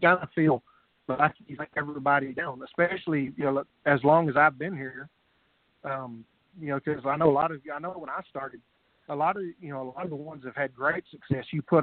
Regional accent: Texas, United States; I'm stubborn as a mule. You know, I'm Texan, so I – You can't get rid of me that easy.

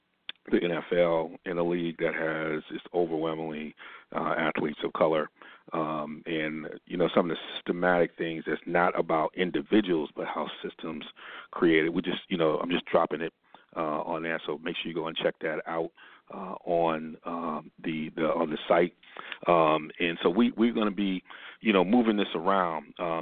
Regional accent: Ann Arbor, Michigan, United States; many of y'all know I grew up in Ann Arbor, Michigan.

